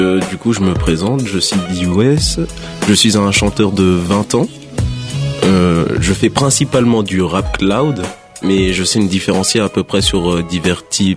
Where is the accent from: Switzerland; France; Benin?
France; Hauts-de-France; Oui, je viens de l'Oise, du coup, plus proche